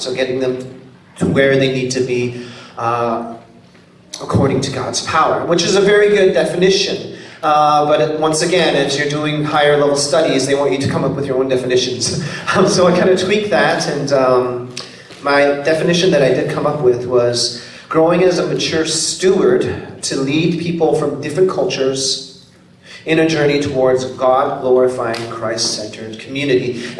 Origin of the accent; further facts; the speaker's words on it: Canada; I grew up in Canada, so I'm a Korean Canadian.